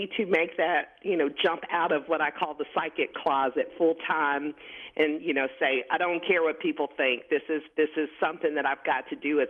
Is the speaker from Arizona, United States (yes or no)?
no; Pensacola, Florida, United States; growing up, I was born in Pensacola, Florida. I'm in the South. We call it the Bible Belt here.